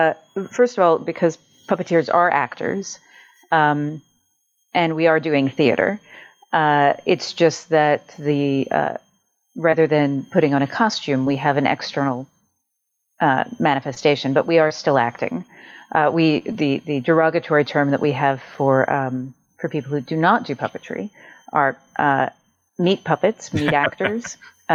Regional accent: North Carolina, United States; So I grew up in North Carolina.

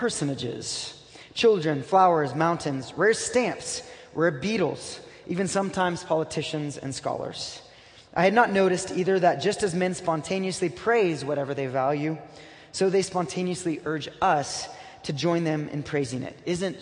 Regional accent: Brazil; I grew up in Brazil.

